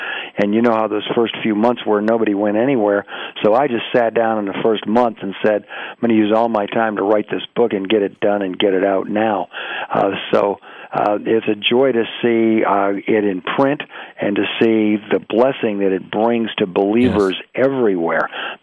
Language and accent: English; Detroit, Michigan, United States; I grew up in Detroit in a non-Christian home. No God, no Jesus, no Bible, no church.